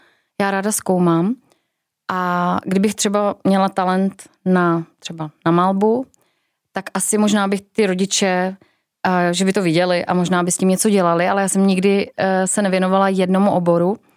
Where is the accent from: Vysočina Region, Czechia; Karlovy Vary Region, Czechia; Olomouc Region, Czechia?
Olomouc Region, Czechia; Petrov nad Desnou; also born or lived in Košice, Slovakia; Pocházím z malé vesnice. Narodila jsem se teda v Košicích, ale tak to souviselo spíš se studii mých rodičů. A pocházím z malé vesnice z Petrova nad Desnou, nad Šumperkem.